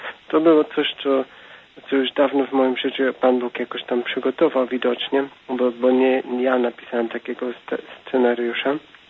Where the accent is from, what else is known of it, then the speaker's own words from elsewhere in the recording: Belgium; Polish is a second language; now in Poland; jestem obcokrajowcem mieszkającym w Polsce. Pochodzę z Belgii akurat i no tam wiadomo jak na zachodzie